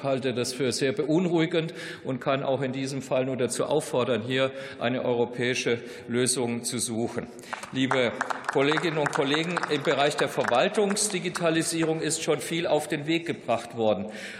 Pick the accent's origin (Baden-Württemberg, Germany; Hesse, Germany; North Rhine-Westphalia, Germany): Baden-Württemberg, Germany; leider ist ja mein Heimatbundesland Baden-Württemberg das Schlusslicht.